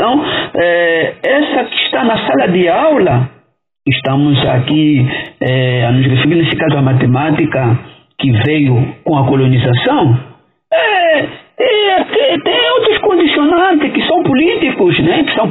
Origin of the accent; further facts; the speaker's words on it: Luanda, Angola; Então, vim de Luanda.